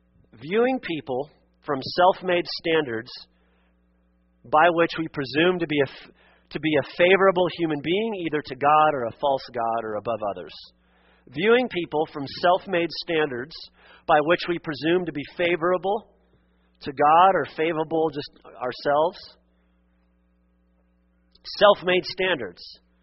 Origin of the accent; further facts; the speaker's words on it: Oregon, United States; Or because a lot of times in the culture where I grew up in Western Oregon, if you recycle, or if you don't vote Republican